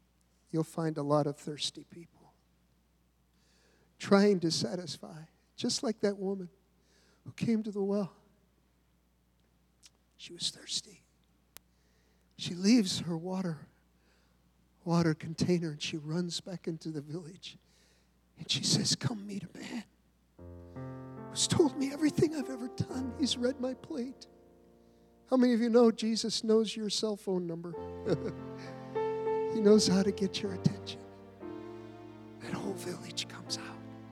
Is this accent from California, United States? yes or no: yes; San Francisco, California, United States; Well, I'm from San Francisco, so, you know, it didn't bother me.